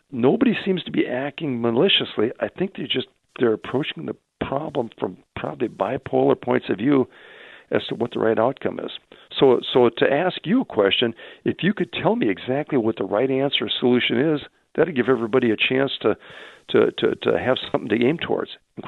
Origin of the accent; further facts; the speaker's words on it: Renton, Washington, United States; When I grew up in the Renton Highlands between that and Issaquah, I mean, we were you know, a blue collar town